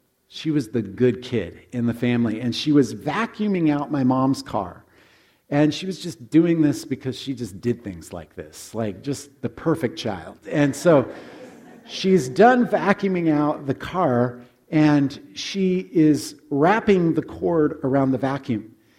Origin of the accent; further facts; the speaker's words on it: Alaska, United States; We grew up in Alaska, so a mousse that was made up of chocolate.